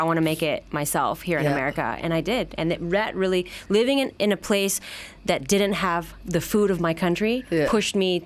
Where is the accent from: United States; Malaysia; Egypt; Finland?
Malaysia; I really realized, wow, I'm Malaysian.